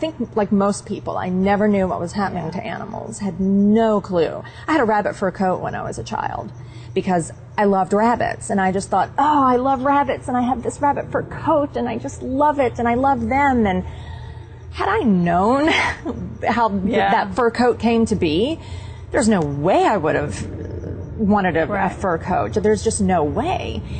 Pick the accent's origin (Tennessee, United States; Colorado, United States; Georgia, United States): Tennessee, United States; Growing up in Tennessee, I grew up on a hill with a forest for a backyard. Mm-hmm. Basically where I lived was the foothills of the Appalachians